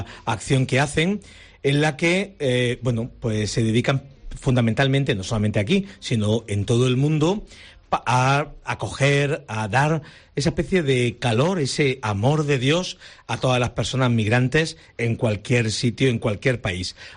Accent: Adra, Andalusia, Spain; Yo conocía la parte, porque soy de Adra, conocía la parte de El Ejido, conocía la parte de Roquetas

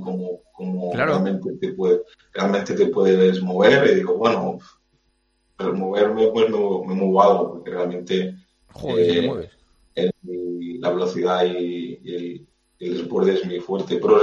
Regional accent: L'Hospitalet de Llobregat, Catalonia, Spain; also born or lived in Barcelona; Sí, ya nací en Barcelona y me crió exactamente en Hospitalet. Hospitalet es el barrio que me crió.

